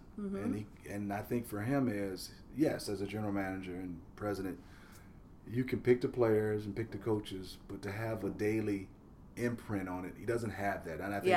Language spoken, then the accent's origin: English; Detroit, Michigan, United States; I think some of my old favorites, just my hometown of Detroit.